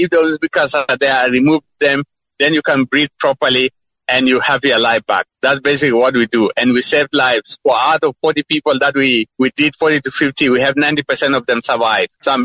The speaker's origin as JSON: {"language": "English", "region": "Central Equatoria", "country": "South Sudan", "tie": "born or raised there", "moved": "yes", "said": "I was born in Juba. Then I grew up in Lokaran called Elanya country. I'm a Pojuluba tribe."}